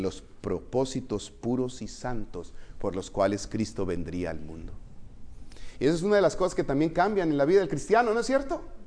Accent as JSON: {"language": "Spanish", "town": "Cárdenas", "region": "Tabasco", "country": "Mexico", "tie": "born or raised there", "moved": "yes", "said": "Yo ahí en mi ciudad, ¿verdad?, en mi pueblo, Cárdenas, Tabasco, la heroica Cárdenas, Tabasco."}